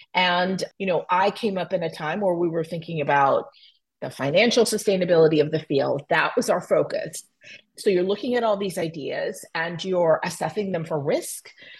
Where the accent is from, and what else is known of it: Miami, Florida, United States; born or raised there